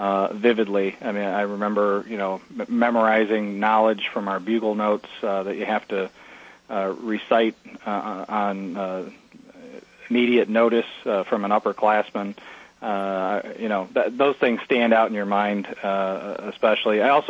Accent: Clarkston, Michigan, United States; I grew up in Clarkston, so I came out of Michigan as well, just like Scott

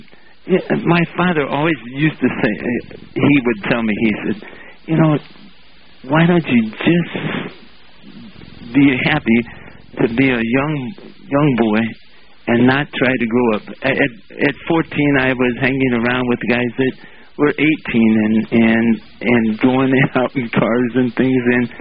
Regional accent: Cuyahoga Falls, Ohio, United States; Well, I was raised in mostly in Cuyahoga Falls, and it was just a blue-collar town, mostly Caucasian.

